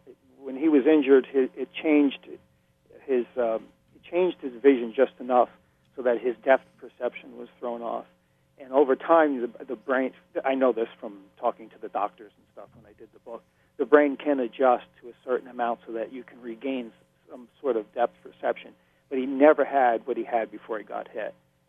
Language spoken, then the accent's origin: English; New York, United States; And not having grown up in New England, I grew up in New York